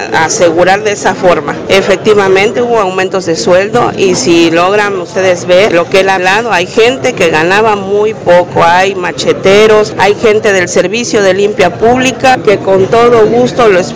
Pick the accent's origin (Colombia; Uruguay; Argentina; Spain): Colombia; Medellín, Antioquia; Estoy aquí, estoy dando la cara en Medellín. Soy originaria de Medellín.